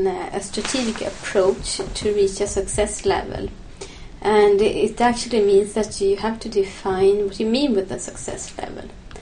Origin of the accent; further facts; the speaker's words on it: Karlskrona, Blekinge, Sweden; Actually, I grew up in Karlskrona, so this is my hometown. But I haven't been here all my life. I have been studying up north in Sweden, to Luleå University.